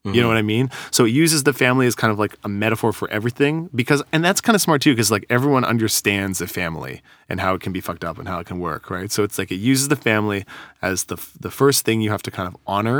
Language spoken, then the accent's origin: English; Vancouver, British Columbia, Canada; I grew up in Vancouver. I knew those people growing up.